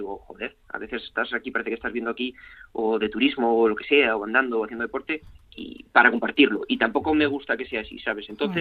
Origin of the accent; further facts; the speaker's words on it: Castile, Spain; yo soy castellano